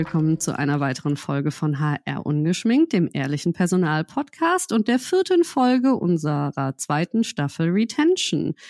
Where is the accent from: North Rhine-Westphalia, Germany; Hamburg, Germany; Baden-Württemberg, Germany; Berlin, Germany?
Berlin, Germany; ich komme aus Berlin